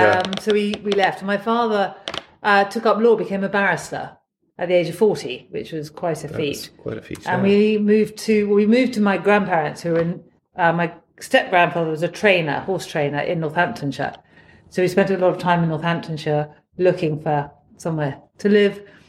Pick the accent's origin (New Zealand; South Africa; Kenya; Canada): Kenya; Nairobi; born there; Well, I was born just outside Nairobi. And then I think we spent a lot of time in Karen.